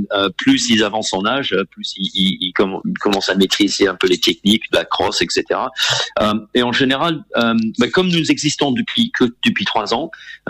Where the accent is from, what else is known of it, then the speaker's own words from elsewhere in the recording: England, United Kingdom; French is a second language; now in France; Je viens d'Angleterre. D'origine. Oui, mes origines sont britanniques, hein, mais j'ai le plaisir de vous confirmer aujourd'hui que l'année dernière, j'ai eu le privilège de qu'on m'accorde la nationalité française aussi.